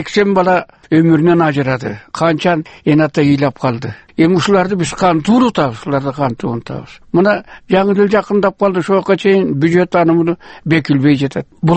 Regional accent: Kant, Chuy Region, Kyrgyzstan; Канттан келдим.

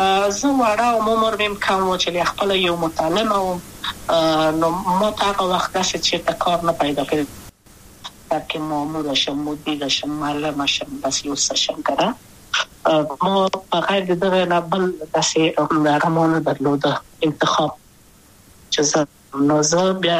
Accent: Kabul, Afghanistan; also born or lived in Wardak; زه خو اصلا د وردګو ولایت یم، د پلار مې د وردګو ولایت ته خلګان سره کې د لید کابل په تخت پل سیمه کې یم او لویا شویم کابل کې

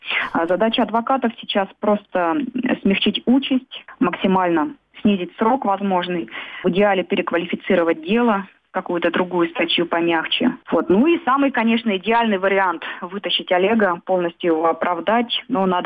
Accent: Ural, Russia; born there; now in Moscow, Russia; Я вообще родилась на Урале, но уже очень давно живу в Москве.

